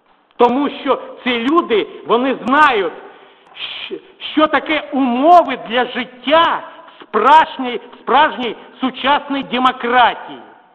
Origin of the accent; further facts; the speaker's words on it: Plesetsk, Arkhangelsk Oblast, Russia; moved away; also born or lived in Sverdlovsk; де я ріс, мій батя ракетник-стратег, і моє дитинство пройшло на Руському Сєвєрі в Архангельській області, космодром Плесецький